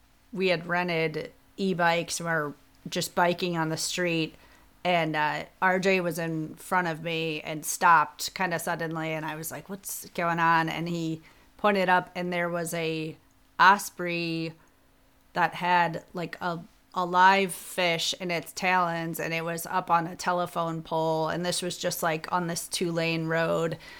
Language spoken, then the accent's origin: English; Libertyville, Illinois, United States; also born or lived in Colorado; I was living in Colorado, and I grew up in Libertyville, which is a northern suburb